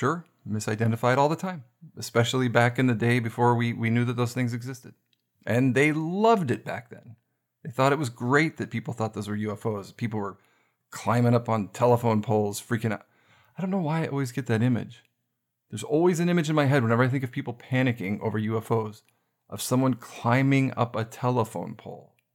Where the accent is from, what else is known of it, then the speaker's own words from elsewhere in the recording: United States; As an American, and for all of you fellow, you know, NATO listeners